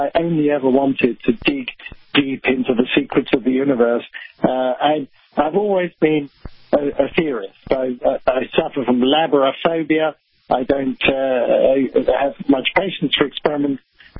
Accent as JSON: {"language": "English", "region": "London", "country": "United Kingdom", "tie": "born or raised there", "said": "I grew up in London just after World War II, and it was really, really boring."}